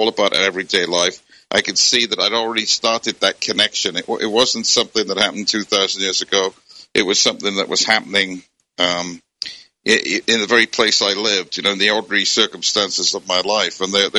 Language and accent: English; Wales, United Kingdom; the prayers were often done in Welsh as well as English, because I grew up in Wales.